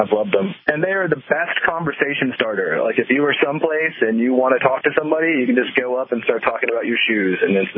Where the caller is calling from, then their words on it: Foley, Alabama, United States; So right now I'm calling you from Foley, Alabama, which is about 30 miles or so from Mobile, Alabama.